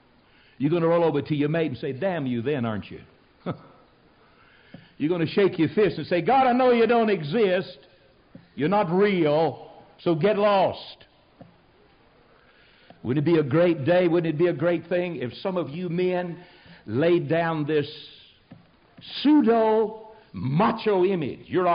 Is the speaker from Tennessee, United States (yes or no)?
yes; Tennessee, United States; Now, I'm a country boy. I grew up in Tennessee like a weed.